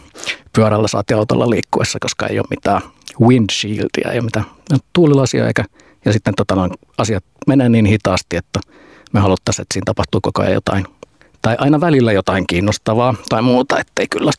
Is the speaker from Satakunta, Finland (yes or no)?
no; Helsinki, Uusimaa, Finland; Että se tulee niin kuin sellaisesta hyvästä turvallisesta lähiörakenteesta, jossa sain kasvaa silloin pienenä, kun koulun aloitin Myllypurossa.